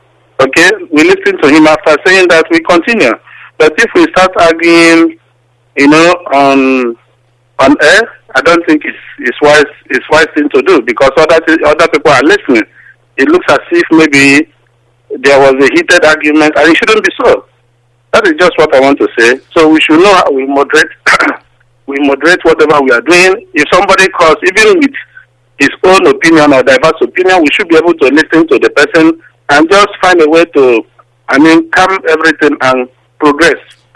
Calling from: Ghana; I'm calling from Ghana.

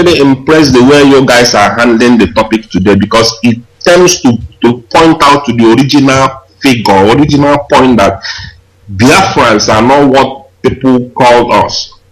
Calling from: Malaysia; Yes, I'm calling from Malaysia.

